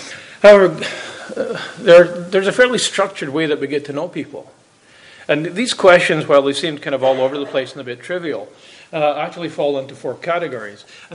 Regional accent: Scotland, United Kingdom; born there; I'm hearing a whisper, Scotland. You're right. Nobody knows the town.

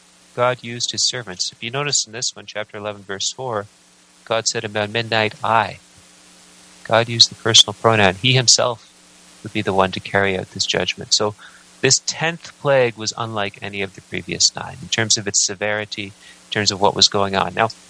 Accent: Canada; born there; I was born in Canada. I had no say in the matter.

